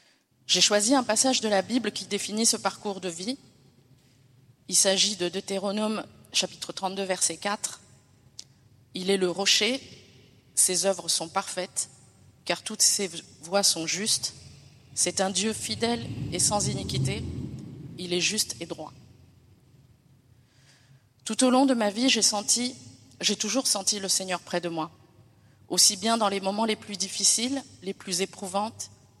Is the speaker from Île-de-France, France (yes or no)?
yes; Paris, Île-de-France, France; also born or lived in Netherlands; Originaire d'Indonésie, et plus précisément des îles Moluques de par mes parents. Je suis née aux Pays-Bas, mais j'ai grandi à Paris dans un foyer protestant avec des parents pratiquants.